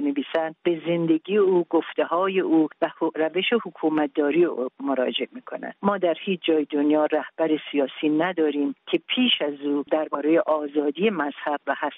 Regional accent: Iran; من خودم به عنوان یک ایرانی

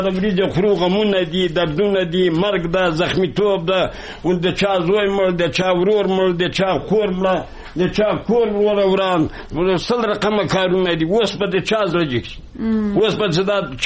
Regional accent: Kabul, Afghanistan; زه د کابل دی ولایت

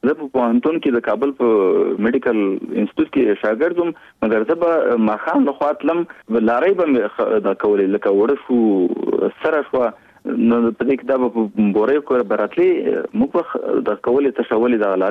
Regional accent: Kunar, Afghanistan; now in Kabul, Afghanistan; زه د افغانستان د یوې غرنۍ سیمې چې کونړ ولایت نومېږي، زه د کونړ ولایت یم. په 1991 کال کې هلته زېږېدلی یم.

